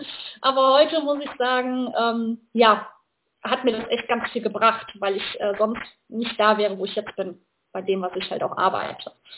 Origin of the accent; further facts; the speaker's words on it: North Rhine-Westphalia, Germany; Ich komme aus der Nähe von Köln.